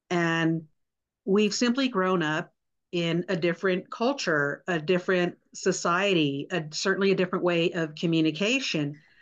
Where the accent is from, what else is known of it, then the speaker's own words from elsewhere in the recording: Texas, United States; moved away; I mean, I come from South Texas, and it's interesting because I moved to Colorado.